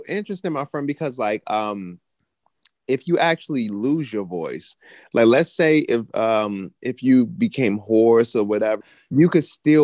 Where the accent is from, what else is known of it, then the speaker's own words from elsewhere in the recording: Washington, District of Columbia, United States; I'm from Washington, D.C., Washingtonian from the Southeast